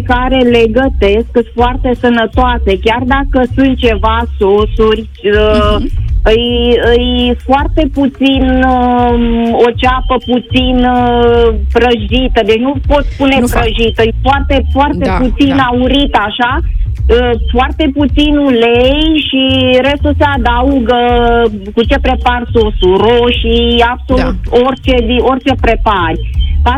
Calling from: Alba County, Romania; also born or lived in Italy; din Alba.

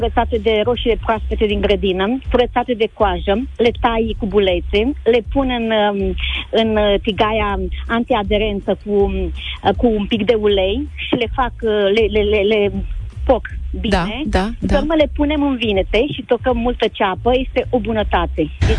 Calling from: Târgu Jiu, Gorj County, Romania; Mă sunt de la Târgu Jiu.

